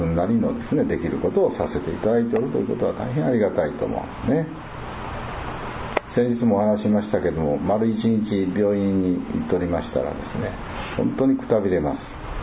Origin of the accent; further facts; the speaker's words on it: Kurashiki, Okayama, Japan; 地元倉敷市の被災地の方々への支援ということでございますから